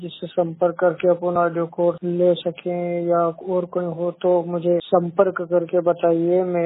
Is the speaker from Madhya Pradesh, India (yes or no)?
yes; Rajda, Madhya Pradesh, India; मैं ग्राम राजदा जिला देवास का रहने वाला हूँ।